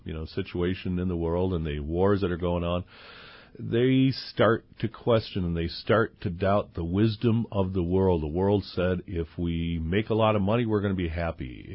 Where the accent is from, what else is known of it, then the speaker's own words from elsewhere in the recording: Wheeling, Illinois, United States; Originally around the suburbs of Chicago.